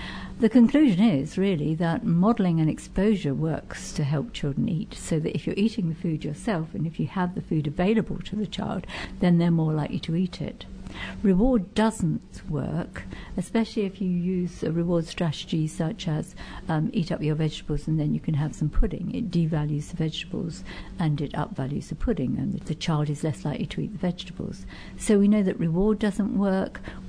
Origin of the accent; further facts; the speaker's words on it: Birmingham, West Midlands, United Kingdom; I'm a psychologist from Birmingham